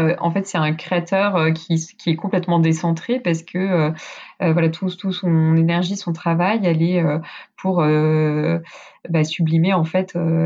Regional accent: Paris, Île-de-France, France; comme je suis parisienne, la nature, elle n'est pas forcément au bout de la rue

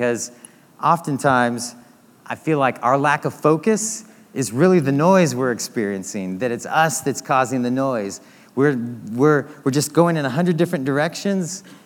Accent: San Diego, California, United States; I'm a snowboarder, and So I've always been, and I grew up in San Diego, so I've always been fascinated with skate culture and snowboard culture

